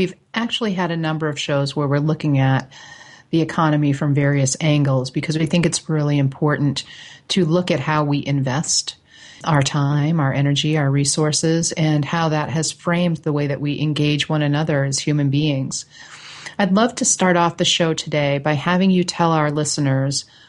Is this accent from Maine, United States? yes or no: yes; Maine, United States; I'm coming to you from my home in the Don Land in Bunawabskig territory, in and along the shores of the beautiful Penobscot River in central Maine.